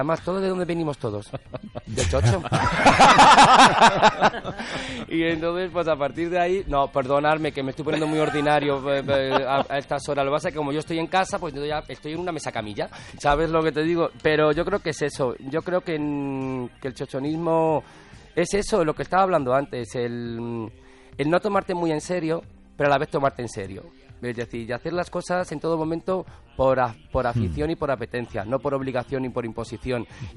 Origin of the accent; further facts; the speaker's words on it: Madrid, Community of Madrid, Spain; No soy de Loda del Río, soy de Madrid